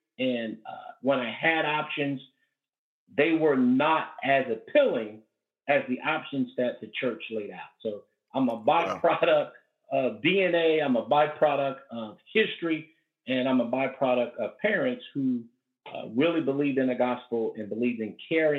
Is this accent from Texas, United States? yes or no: no; Cincinnati, Ohio, United States; I am a Cincinnati native. I was born and raised in Cincinnati. Went to Corrine High School, UC College, and currently working in Cincinnati.